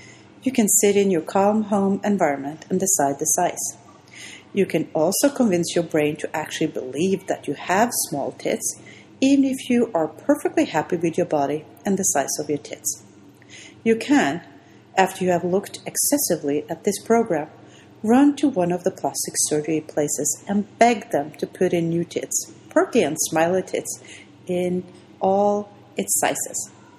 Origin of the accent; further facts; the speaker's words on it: Norway; English is a second language; I said I was from Norway, the Wonderland.